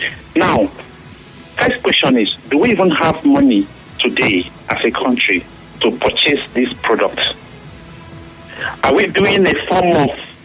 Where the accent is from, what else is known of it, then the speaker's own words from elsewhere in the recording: Nigeria; As a Nigerian, we should now start thinking outside the box